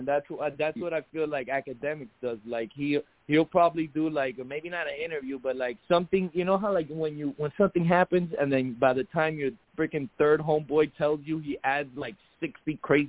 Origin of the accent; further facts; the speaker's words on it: Florida, United States; You know, I'm from Florida, self-defense all day, you know.